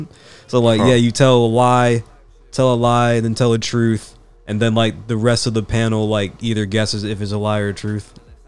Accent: United Kingdom; It's because it's funny and because we're British and because we understand jokes in that country.

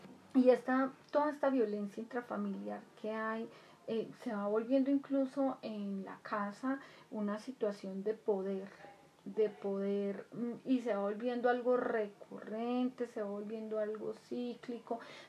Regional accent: Colombia; Y por la cantidad de corrupción que hay, tan terrible en mi país, Colombia es uno de los países más corruptos en el mundo.

